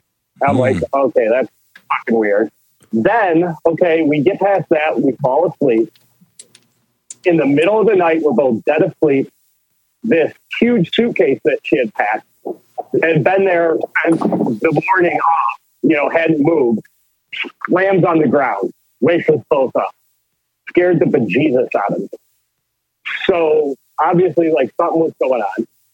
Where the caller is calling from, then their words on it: Detroit, Michigan, United States; I'm calling from Detroit.